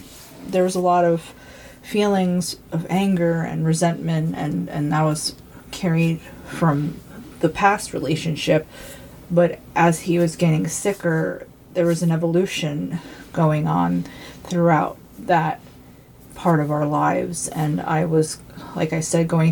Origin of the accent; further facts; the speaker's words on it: Yonkers, New York, United States; When I grew up in Yonkers, New York, in a very dangerous area, and I lived in an apartment, and I lived on the first floor